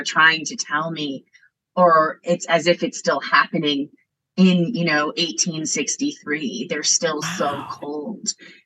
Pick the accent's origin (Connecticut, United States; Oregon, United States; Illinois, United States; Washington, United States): Connecticut, United States; We're from Connecticut. We're like, we don't need a fire.